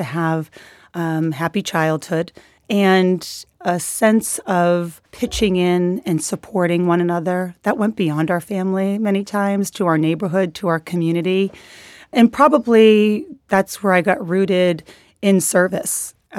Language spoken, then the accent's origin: English; Lowell, Massachusetts, United States; born there; I was born in Lowell, Massachusetts, like a lot of people in Lowell.